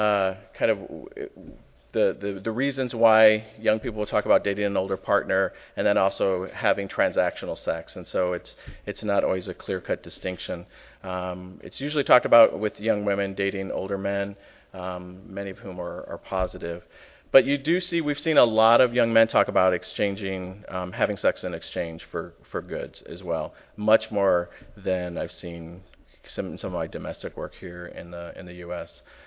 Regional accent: Chicago, Illinois, United States; And especially when they find out we're from Chicago, you know, he's like, oh yeah, go talk to Barack and see if you really are.

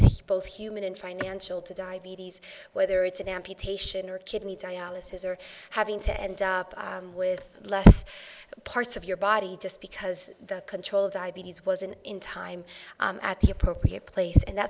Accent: New York, United States; I'm from New York, but many of you know about the South Bronx

